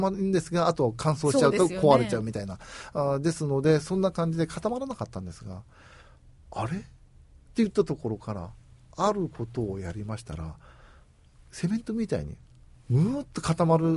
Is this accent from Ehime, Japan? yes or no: yes; Shikokuchuo, Ehime, Japan; 私は地元の四国中央市の方、また愛媛県の方、または四国全体の企業さんにもお世話になってますんで